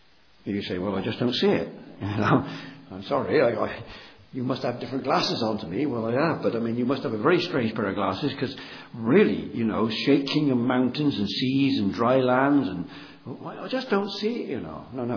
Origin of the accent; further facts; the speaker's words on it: Bristol, South West England, United Kingdom; I come from Bristol, you see, and the word dap is a very potent word in the Bristol area, very local.